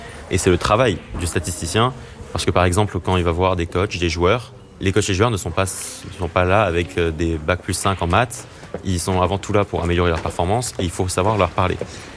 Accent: south of France, France; j'ai 21 ans. Je viens du sud de la France

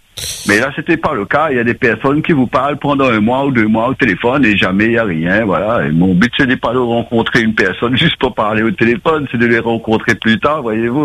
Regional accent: Réunion, France; Au fait, moi, je suis réunionnais, hein, au fait.

